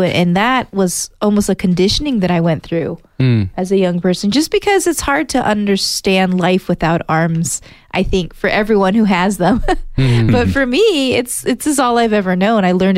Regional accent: Sierra Vista, Arizona, United States; born there; now in Tucson, United States; And I was born in Sierra Vista, and I moved to Tucson when I was a teenager. Mm-hmm. So I've been here ever since. I graduated the University of Arizona, lived my whole life, you know, here.

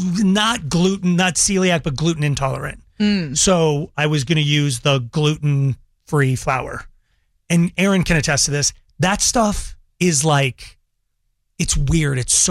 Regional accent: Longmont, Colorado, United States; I grew up in Longmont. Tons of Mexican families grew up with Mexican families.

